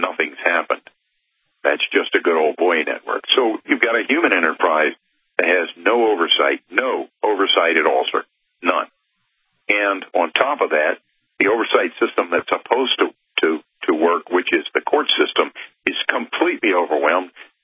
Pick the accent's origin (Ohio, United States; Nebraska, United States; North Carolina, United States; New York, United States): North Carolina, United States; I'm not sure about that because I'm from North Carolina.